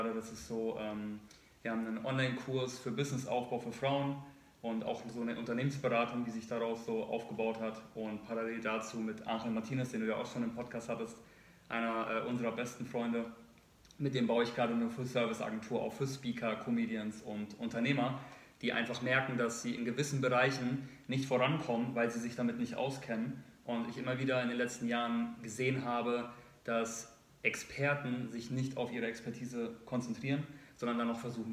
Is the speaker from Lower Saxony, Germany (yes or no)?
no; Würzburg, Bavaria, Germany; moved away as an adult; now in Düsseldorf, Germany; Nee, ich bin groß geworden in Franken, in Würzburg.